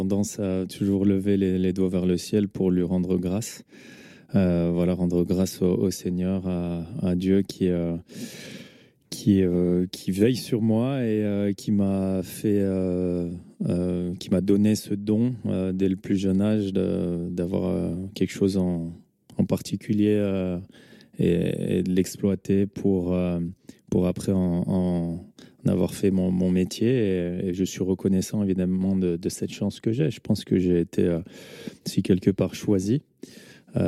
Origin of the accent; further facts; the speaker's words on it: Champ-près-Froges, Auvergne-Rhône-Alpes, France; C'est la commune de Champré-Frauges. Champré, donc de Frauges.